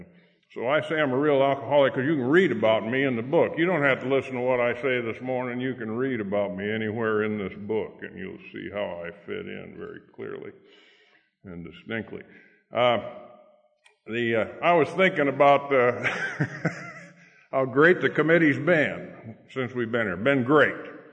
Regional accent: Auburn, New York, United States; born there; So I was born in Auburn Memorial Hospital in Auburn, New York, a town about 25 miles west of Syracuse, in between Syracuse and Rochester in the Finger Lakes region of upstate New York. I didn't live in Auburn. I lived about 7 miles outside of it.

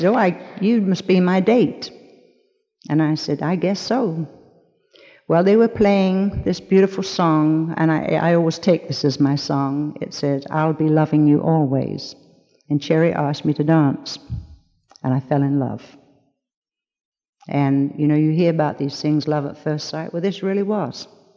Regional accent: London, United Kingdom; born there; I was born in London, England, one of seven children, from four pregnancies.

